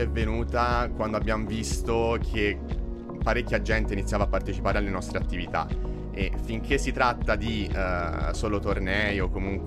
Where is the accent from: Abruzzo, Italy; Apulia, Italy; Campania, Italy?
Abruzzo, Italy; Pescara; con diciamo il gruppo universitario della mia città natale di Pescara.